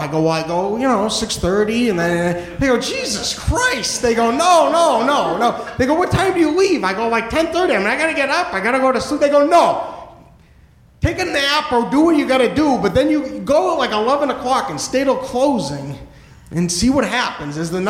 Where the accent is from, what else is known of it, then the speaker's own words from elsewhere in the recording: New Hampshire, United States; I am originally from New Hampshire. First 23 years of my life I spent in New Hampshire. I went to college, Keene State College in Keene, New Hampshire